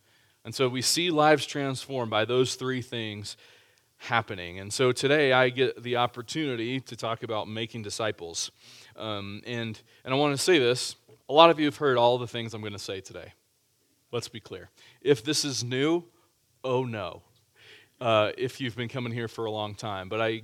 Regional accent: Austin, Texas, United States; So I grew up in Austin, Texas, as most of you know

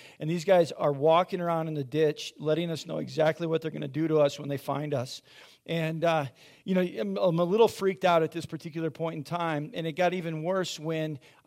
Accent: South Dakota, United States; one of the best parts about growing up in South Dakota in the wintertime is there's lots of snow.

